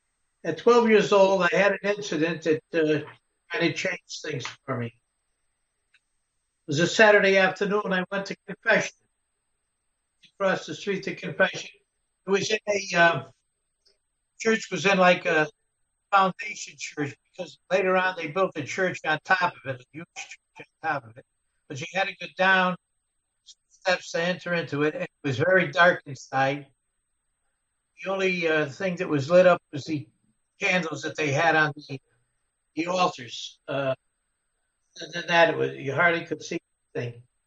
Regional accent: Waterbury, Connecticut, United States; I was born in 1937 in Waterbury, and I've lived here all my life. As a child, we lived in a multiple dwelling directly across from a Catholic church.

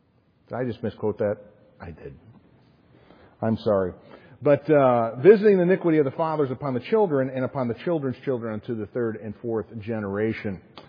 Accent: Chicago, Illinois, United States; As a Chicagoan, it shocked me that she was able to shut down Michigan Avenue for a day

